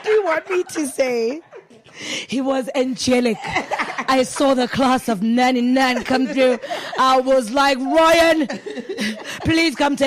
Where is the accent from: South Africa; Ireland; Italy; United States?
South Africa; But I'm from South Africa.